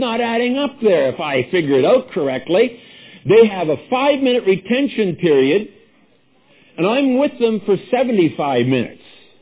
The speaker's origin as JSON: {"language": "English", "country": "Canada", "said": "See, being a Canadian, I put this together on Canadian grounds."}